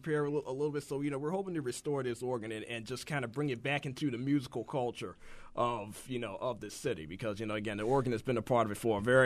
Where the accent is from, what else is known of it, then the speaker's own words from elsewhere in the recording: Baltimore, Maryland, United States; Yeah, I grew up there, and that was really where I had my first official, you know, position.